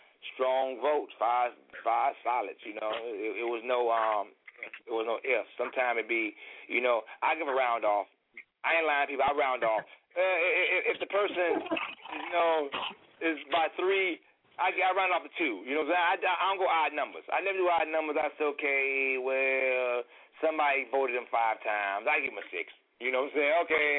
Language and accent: English; Mississippi, United States; I'm from Mississippi.